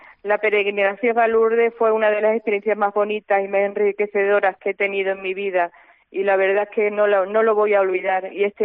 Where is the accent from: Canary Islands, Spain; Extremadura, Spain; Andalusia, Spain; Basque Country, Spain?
Extremadura, Spain; Pues mira, yo voy a tirar para mi tierra, Extremadura